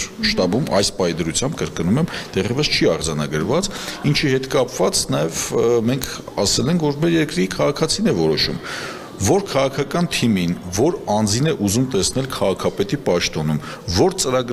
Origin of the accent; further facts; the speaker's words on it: Yerevan, Armenia